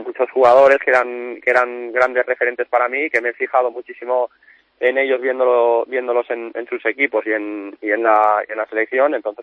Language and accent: Spanish; Artana, Valencian Community, Spain; Y un pueblo muy pequeño de Castellón.